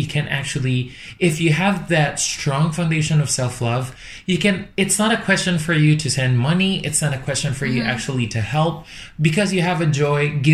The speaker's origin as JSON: {"language": "English", "country": "Philippines", "second_language": "English", "moved": "as an adult", "said": "As a Filipino, or let's tag ourselves as overseas Filipino workers."}